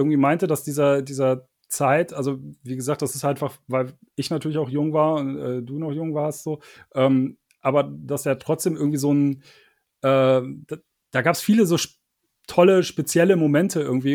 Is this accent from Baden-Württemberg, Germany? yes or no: no; Bonn, North Rhine-Westphalia, Germany; Also ich komme ja hier eigentlich aus Bonn